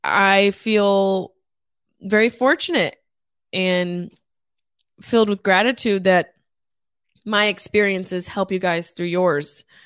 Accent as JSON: {"language": "English", "town": "Syracuse", "region": "New York", "country": "United States", "tie": "born or raised there", "said": "So check out New Year's Eve with me in my hometown, Syracuse, New York, at the Syracuse Funny Bone."}